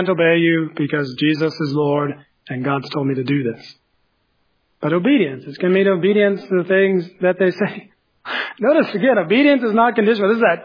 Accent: United States; Because I, as an American citizen, I've ordained I've established, we the people, the government we live under.

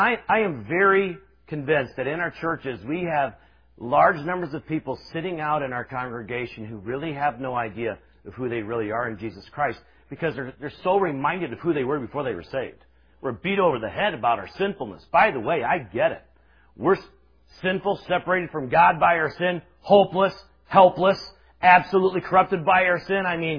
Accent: Star, South Carolina, United States; I grew up in Star, South Carolina, and most of you have absolutely no idea where that is. It's about an hour south of Greenville. I grew up in a small church.

